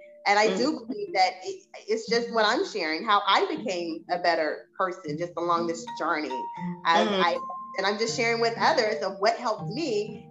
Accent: Jackson, Mississippi, United States; I did, but I grew up in Jackson. A lot of my family went to Jackson State University.

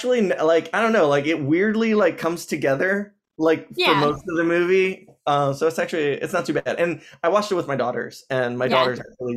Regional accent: Philadelphia, Pennsylvania, United States; Oh, my origin story. Yeah. I grew up in Philadelphia, actually.

